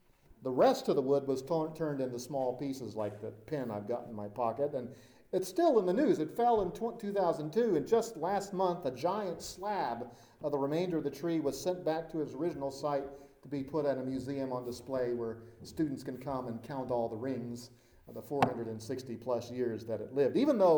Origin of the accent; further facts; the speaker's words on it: Maryland, United States; I grew up in Maryland, as you know, and that is a state which is pretty much cut in half by the Chesapeake Bay. I grew up on the more populated west side, where you've got Baltimore and Annapolis